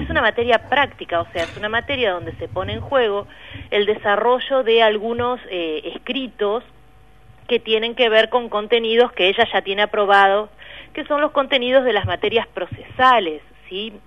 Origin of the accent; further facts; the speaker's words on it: Gualeguaychú, Entre Ríos, Argentina; Yo soy la ciudad de Gualeguaychú.